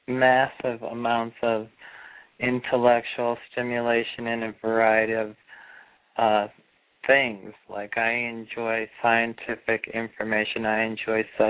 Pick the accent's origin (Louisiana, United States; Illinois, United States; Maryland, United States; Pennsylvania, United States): Illinois, United States; Chicago; born there; I was born at 432 in Illinois, Chicago.